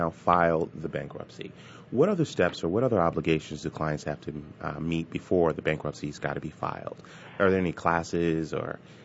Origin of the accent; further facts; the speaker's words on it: New Jersey, United States; Small state, my home state, the Garden State.